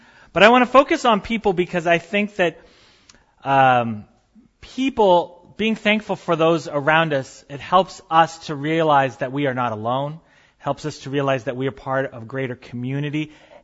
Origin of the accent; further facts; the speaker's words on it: San Jose, California, United States; I lived on the West Coast. I grew up in San Jose.